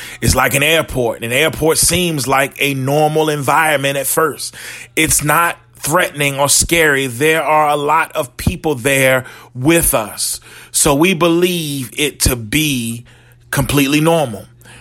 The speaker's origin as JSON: {"language": "English", "region": "New Jersey", "country": "United States", "tie": "born or raised there", "said": "Growing up in New Jersey, my mother would always take us on a trip to her hometown of Lewisburg, North Carolina."}